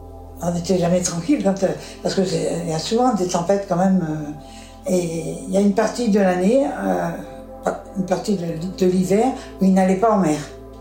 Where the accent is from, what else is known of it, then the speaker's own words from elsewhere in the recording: Brignogan, Brittany, France; Et je suis née à Brignogan, dans un quartier de pêcheurs. Mon père était pêcheur. On était tous pêcheurs et paysans en même temps.